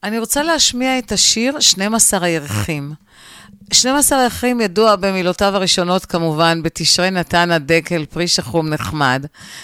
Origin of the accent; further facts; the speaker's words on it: Givatayim, Tel Aviv District, Israel; אני זוכרת בילדותי בגבעתיים, בבית ספר היסודי